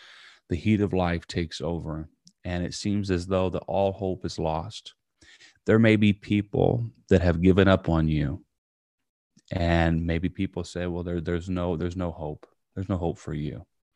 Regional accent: Princeton, Indiana, United States; It was actually Vincennes, Indiana, which is maybe a 30-minute drive from my hometown, Princeton, Indiana.

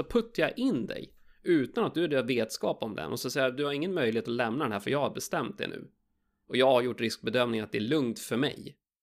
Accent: Sweden; born there; Jo, jag föddes i Sverige

